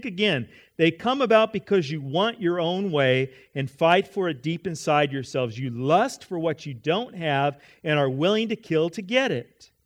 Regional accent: California, United States; Because we came from Southern California. From Southern California where we live, this is a small town. Very small.

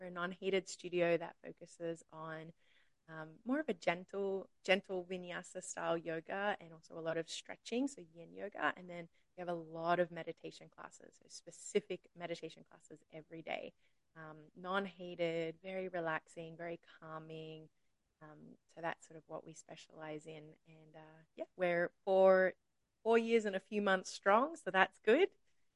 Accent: Sydney, New South Wales, Australia; now in United States; I am Australian. From Sydney, so if anyone's like, "Where is her accent from?"

